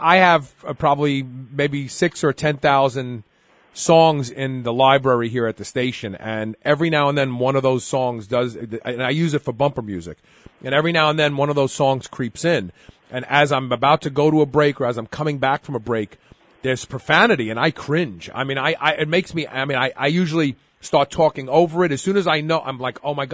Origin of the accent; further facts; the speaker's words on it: Brooklyn, New York, United States; born there; keep in mind, I was born in Brooklyn and I talk like a truck driver when I'm around my friends.